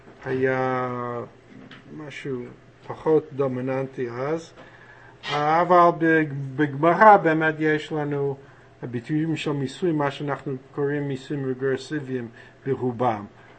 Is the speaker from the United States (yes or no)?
yes; New York, United States; Hebrew is a second language; moved away as an adult; now in Israel; כשאני גדלתי באזור ניו יורק